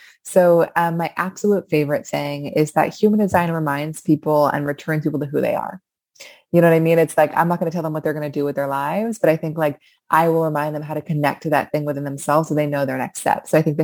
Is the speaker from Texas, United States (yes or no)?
no; Seattle, Washington, United States; Like I grew up in Seattle